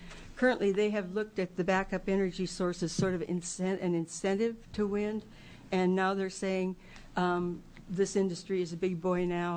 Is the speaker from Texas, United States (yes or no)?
no; La Grande, Oregon, United States; from La Grande, Oregon